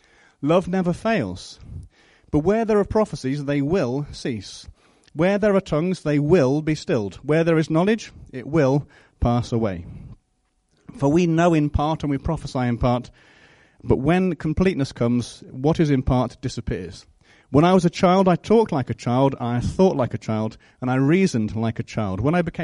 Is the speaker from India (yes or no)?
no; United Kingdom; First of all, we're British.